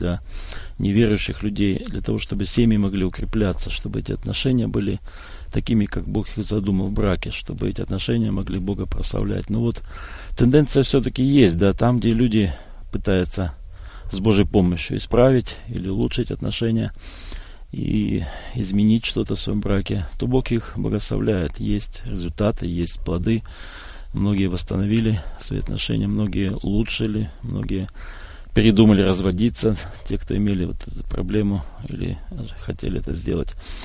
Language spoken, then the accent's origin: Russian; Russia; мою супругу Елена, мы приехали из России, здесь находимся в гостях, и мы живем в самом сердце, в самом центре России, в Сибири, в городе Омске.